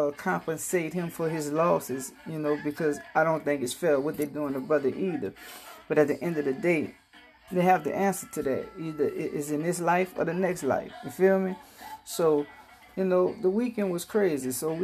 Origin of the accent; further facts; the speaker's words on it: New Orleans, Louisiana, United States; Now, it's more than what was going on with my hometown team, the Saints, which was a debacle in the Bayou